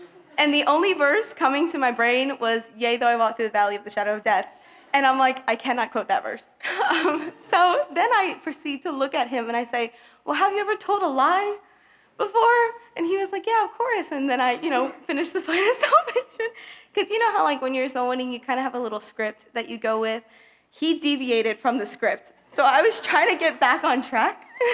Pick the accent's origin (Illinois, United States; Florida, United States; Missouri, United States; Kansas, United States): Florida, United States; Fort Myers; we actually went to my hometown. I'm from Fort Myers. I was from a little church, Slater Road Baptist Church